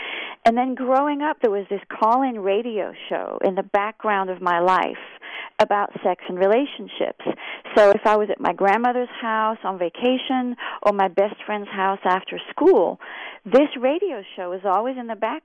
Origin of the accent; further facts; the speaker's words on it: France; is I was born and raised in France. I know I don't sound it.